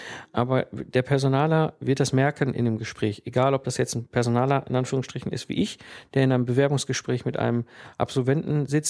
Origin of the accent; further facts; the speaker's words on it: Herdecke, North Rhine-Westphalia, Germany; ich bin ja ursprünglich aus dem Ruhrgebiet, bin dann von dort gependelt, komme aus Herdecke in der Nähe von Dortmund